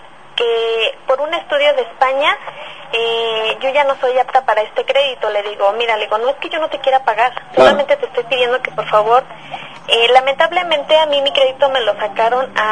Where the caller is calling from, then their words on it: State of Mexico, Mexico; Te hablo del Estado de México.